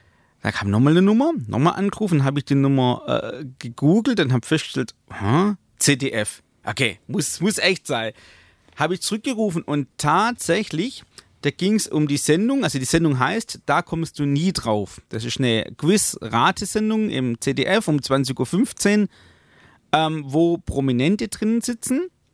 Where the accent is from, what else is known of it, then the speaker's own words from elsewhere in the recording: Hemmendorf, Baden-Württemberg, Germany; Ich komme ja aus Hemmendorf bei Rothenburg am Neckar.